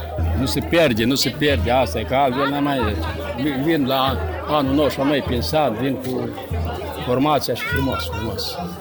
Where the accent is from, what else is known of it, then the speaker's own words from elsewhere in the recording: Brădicești, Vaslui County, Romania; Sunt deoarece eu sunt din Brădicești și fanfara asta ultima a fost în Pietriș.